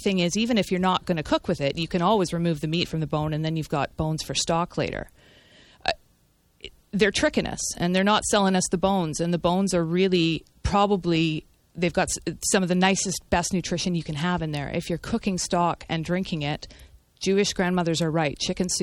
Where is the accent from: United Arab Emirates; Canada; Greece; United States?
Canada; Vancouver, British Columbia; But when I was growing up in Vancouver, we used to go to a Mexican restaurant